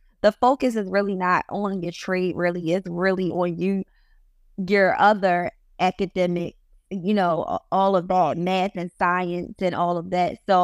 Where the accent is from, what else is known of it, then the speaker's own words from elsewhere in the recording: Baltimore, Maryland, United States; I went to Morgan State, but that's my hometown. I didn't live on campus. I stayed at home.